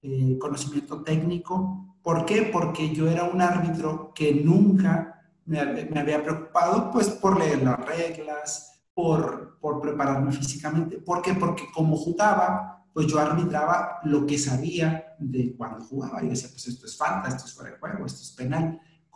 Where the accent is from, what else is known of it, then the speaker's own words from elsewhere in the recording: Sonora, Mexico; now in Monterrey, Mexico; porque yo soy del estado de Sonora, yo me vine a radicar acá a Monterrey